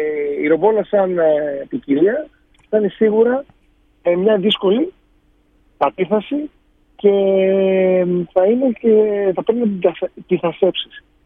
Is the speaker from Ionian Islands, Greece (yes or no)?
yes; Ionian Islands, Greece; Δεν είναι επειδή είμαι κεφαλονίτης και το λέω.